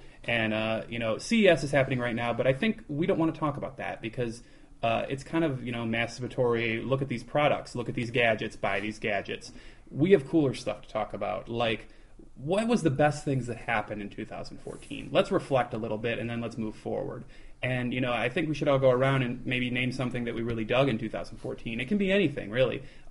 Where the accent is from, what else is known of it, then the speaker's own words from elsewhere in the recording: Detroit, Michigan, United States; moved away as an adult; left my home state of Michigan and hometown of Detroit for greener pastures